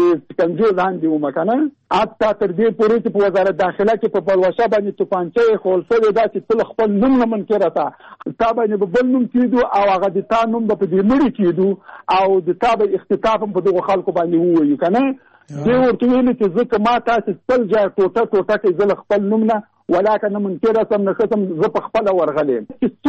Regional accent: Jalalabad, Nangarhar, Afghanistan; زه د جلال آباد.

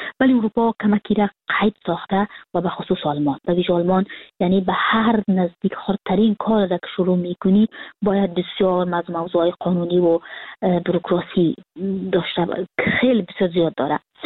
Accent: Kabul, Afghanistan; moved away as an adult; now in Frankfurt, Germany; هیچ زمان حاضر نبودم که وطنم و کشورم ترک کنم. بعد از مرگ ما سیاوش و بعد از اینکه تلویزیون طلوع را و همکارای ما را و رسانه ها را جدا اخطار داده بودن و پدر ما من مجبور شد که اقامه کنم و من سال 2020 که فرداش 2021 بود کابل ترک کردم

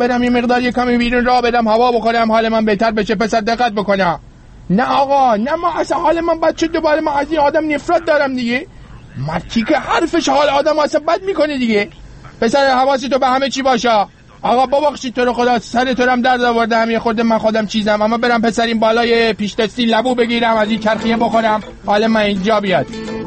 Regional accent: Rasht, Gilan, Iran; من بچه رشتم، من یه زمانی ما توی رش برای خودمون کندلاتی بودیم

